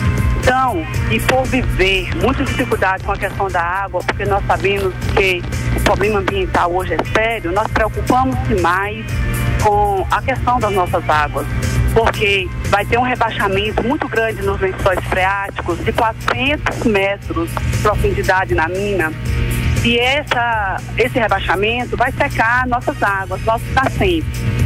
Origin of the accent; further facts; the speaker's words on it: Guirapá, Bahia, Brazil; now in Guanambi, Brazil; Eu sou de Guirapá e atualmente também resido aqui em Guanambi